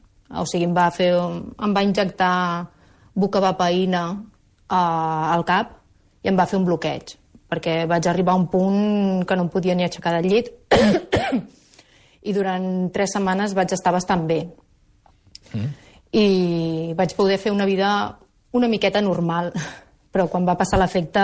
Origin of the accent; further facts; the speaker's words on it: Igualada, Catalonia, Spain; Jo soc d'Igualada